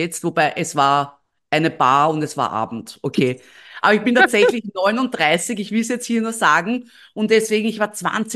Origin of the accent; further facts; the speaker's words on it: Austria; ich bin Österreicherin